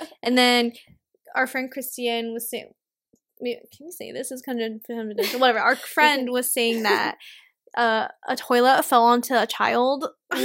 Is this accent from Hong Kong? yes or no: yes; Hong Kong; I think also living in Hong Kong, like growing up in Hong Kong